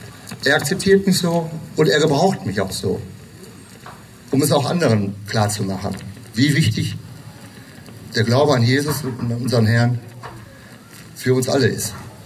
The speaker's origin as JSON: {"language": "German", "town": "Lichtenau", "region": "North Rhine-Westphalia", "country": "Germany", "said": "bei uns in Lichtenau. Ich komme aus dem Kreis Paderborn."}